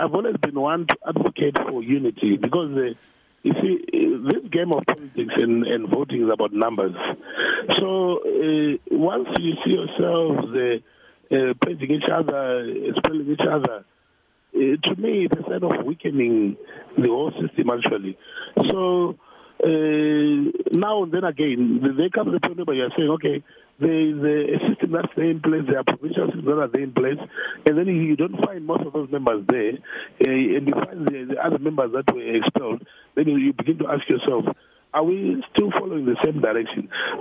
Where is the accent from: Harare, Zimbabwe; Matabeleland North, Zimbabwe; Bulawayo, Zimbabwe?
Bulawayo, Zimbabwe; myself personally, I'm from Matabeleland here in Bulawayo.